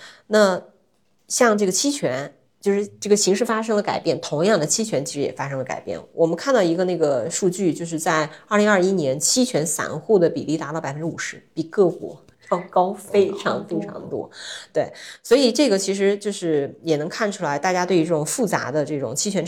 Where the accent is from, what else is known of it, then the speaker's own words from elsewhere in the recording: China; 我们中国人